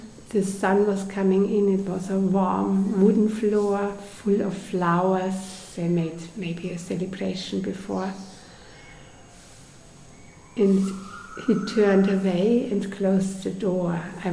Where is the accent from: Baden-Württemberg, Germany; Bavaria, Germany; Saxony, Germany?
Bavaria, Germany; Munich; and I'm coming from Munich, there are also mountains, what should be special on the Himalaya